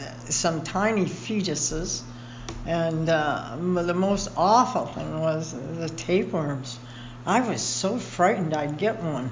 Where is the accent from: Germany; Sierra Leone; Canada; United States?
Canada; London, Ontario; born there; and I was born in London, Ontario.